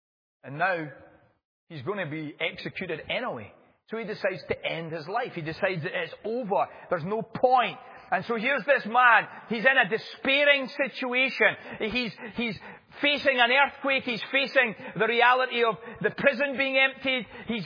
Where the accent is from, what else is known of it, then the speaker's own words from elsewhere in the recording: California, United States; Now, you know I'm from California, right? And they keep telling us the big one's coming.